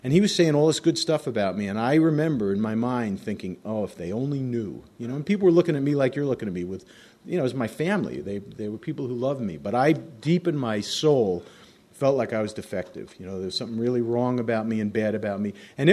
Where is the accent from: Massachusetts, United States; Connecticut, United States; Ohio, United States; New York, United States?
New York, United States; Long Island; born or raised there